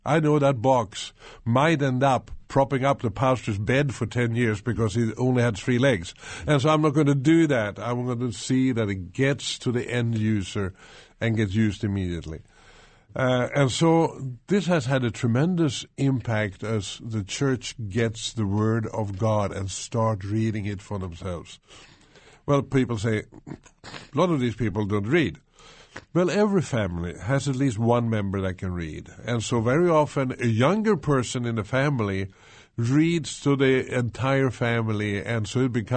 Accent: Sweden; also born or lived in Stockholm; I'm from Sweden.

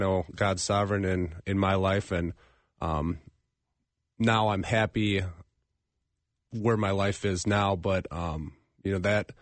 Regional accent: Bloomington, Minnesota, United States; Yeah, I had a very loving family growing up. I grew up in Bloomington.

